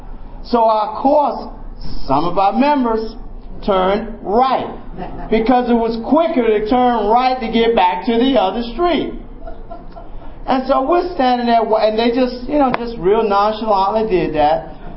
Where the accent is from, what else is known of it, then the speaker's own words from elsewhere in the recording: the South, United States; I'm from the South.